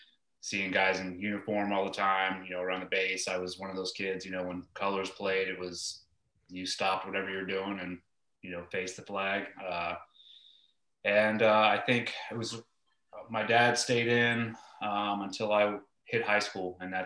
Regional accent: Paterson, New Jersey, United States; born there; also born or lived in Asia; So I was born in New Jersey, Patterson. My dad was in the Army, West Point grad. So growing up, I was a, you know, mod one Army brat, moved around every 2 years, mostly grew up in Asia, in military bases.

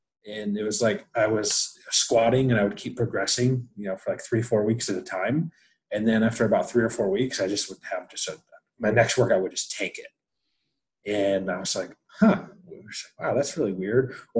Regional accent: Michigan, United States; So I was born and raised in Michigan, like real small town or whatever.

